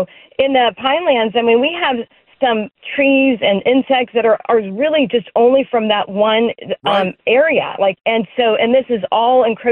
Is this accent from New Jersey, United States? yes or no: yes; Medford, New Jersey, United States; It's actually, I live in Medford. I'm from Medford.